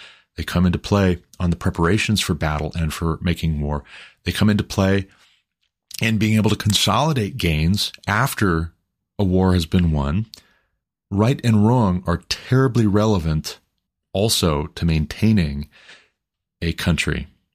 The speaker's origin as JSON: {"language": "English", "region": "Montana", "country": "United States", "also_born_or_lived": "Sidney, Montana", "said": "And again, might I just repeat, I'm from Montana. I've been to Billings, Montana many, many times before we moved to Colorado"}